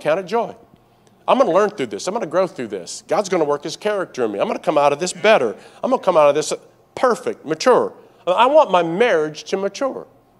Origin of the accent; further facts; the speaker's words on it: the South, United States; I'm from the South.